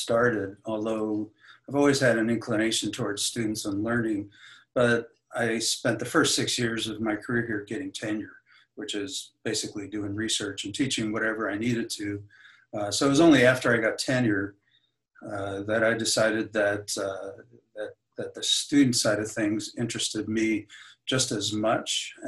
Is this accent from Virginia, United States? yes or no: no; New York, United States; So I grew up on Long Island, just in a working class neighborhood just outside of New York City.